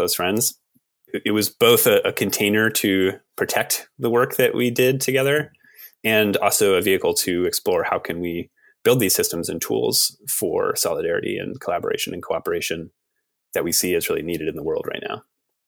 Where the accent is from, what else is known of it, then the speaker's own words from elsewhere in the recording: Massachusetts, United States; I grew up in Western Massachusetts. We briefly lived in a few different communal houses and then lived on a dirt road where there was one of the first eco-villages and a bunch of big community houses that my friends grew up